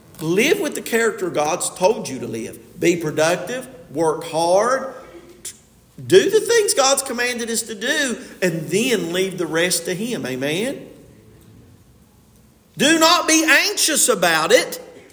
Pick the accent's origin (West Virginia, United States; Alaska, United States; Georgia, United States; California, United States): West Virginia, United States; Delbarton; Now, I grew up in Del Barton, West Virginia.